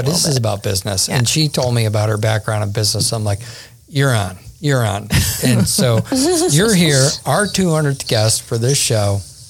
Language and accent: English; Syracuse, New York, United States; I grew up in Syracuse.